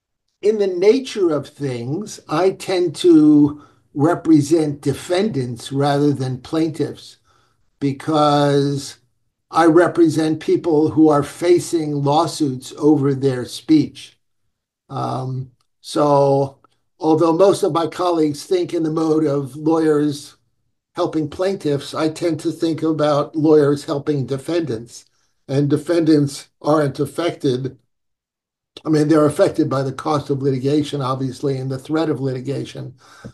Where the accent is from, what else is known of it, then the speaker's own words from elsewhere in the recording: New York City, New York, United States; but what can I say? I'm a New Yorker.